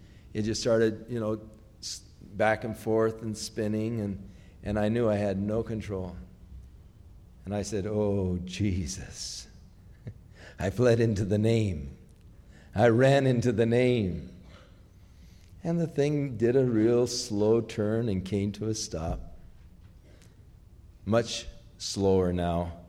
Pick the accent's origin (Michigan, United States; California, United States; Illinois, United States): California, United States; Ventura; Years earlier, when I was growing up in Ventura, I was riding my bike home from school.